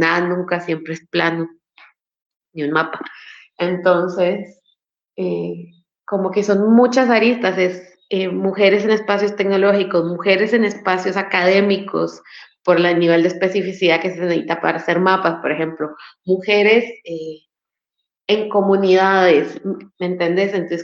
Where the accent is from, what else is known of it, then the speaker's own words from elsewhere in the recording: Nicaragua; now in Paraguay; soy de Nicaragua, actualmente viviendo en Paraguay.